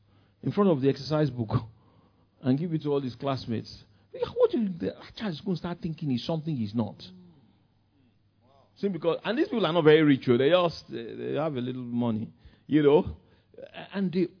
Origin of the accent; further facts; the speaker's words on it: Ikoyi, Lagos, Nigeria; I grew up in a privileged society. I grew up in Ikoyi, you know, Victoria. I went to school in Victoria Island. I'm talking about in the 60s.